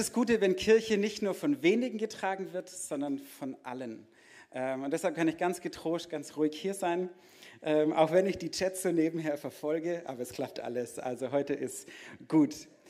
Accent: Neckarsulm, Baden-Württemberg, Germany; um genau zu sein. Und ich bin aus Neckarsulm, muss ich sagen. Eigentlich bin ich so ein Schwabacher Geschlecht.

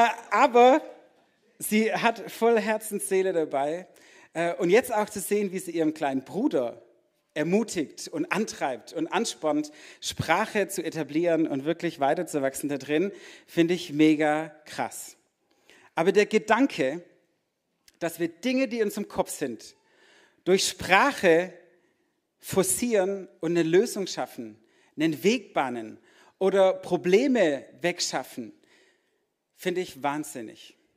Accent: Neckarsulm, Baden-Württemberg, Germany; um genau zu sein. Und ich bin aus Neckarsulm, muss ich sagen. Eigentlich bin ich so ein Schwabacher Geschlecht.

